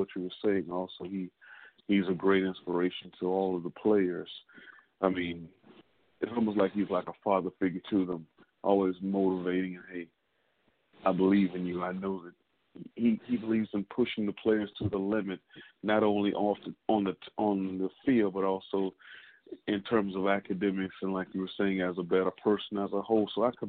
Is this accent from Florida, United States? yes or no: no; Tuscaloosa, Alabama, United States; You know, hey, I grew up in Tuscaloosa. I love T-Town.